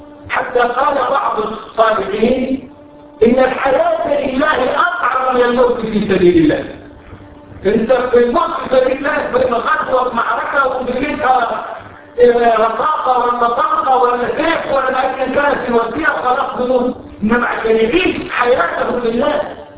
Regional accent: Cairo, Cairo Governorate, Egypt; يصلي عندنا في القاهرة في مصر

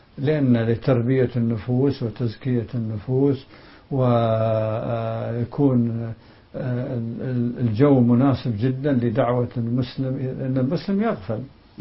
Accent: Kuwait; يعني مثلا عندنا في الكويت يعني متعودين الناس على ربع ساعة ثلث ساعة

